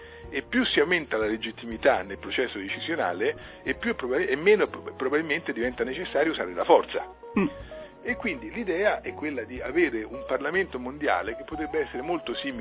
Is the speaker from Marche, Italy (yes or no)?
no; Rome, Lazio, Italy; Io sono di Roma.